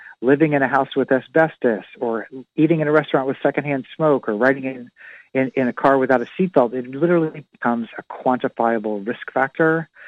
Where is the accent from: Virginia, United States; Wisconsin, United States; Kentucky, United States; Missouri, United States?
Missouri, United States; Kansas City; I'm a white American from Missouri. I grew up in Kansas City, Missouri